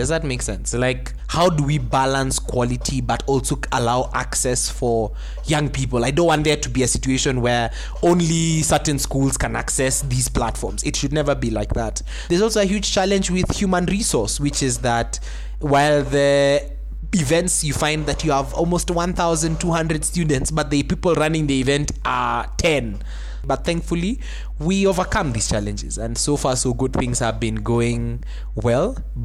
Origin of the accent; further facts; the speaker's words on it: Kenya; But I think for us as Kenyan, we will feel this impact maybe in a few years to come.